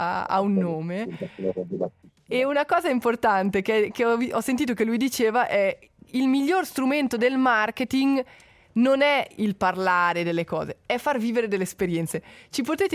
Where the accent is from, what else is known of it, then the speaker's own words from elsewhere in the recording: Italian Switzerland, Switzerland; siamo svizzera italiana